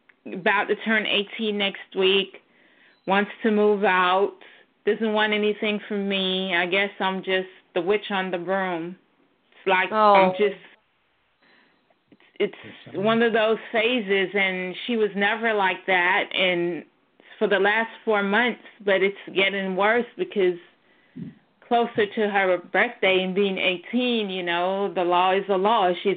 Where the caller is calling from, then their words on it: Florida, United States; I'm calling from Florida.